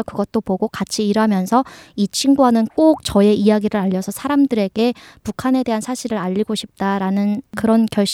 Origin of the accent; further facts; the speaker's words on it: North Korea; moved away as an adult; also born or lived in South Korea; 저는 그럼 북한에서 태어나서 20년 동안 살다가 남한에서 한 5년 정도 살다가 왔다.